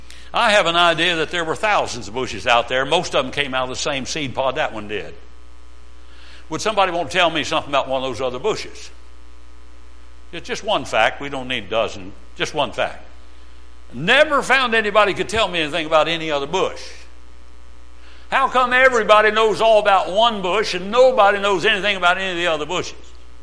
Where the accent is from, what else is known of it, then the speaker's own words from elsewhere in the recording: Pennsylvania, United States; also born or lived in West Virginia; When I was a little boy, we moved from West Virginia to Pennsylvania. I may have told you that I was born in West Virginia when I was here last time. I was born in Odd, O-D-D.